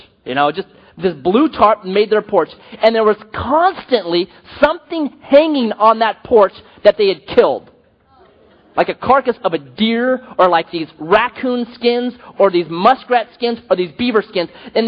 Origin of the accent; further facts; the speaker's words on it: Grants Pass, Oregon, United States; So because of the neighborhood I grew up in Grants Pass, and kind of my crowd, my team as a 12-year-old, because of that kind of area that I grew up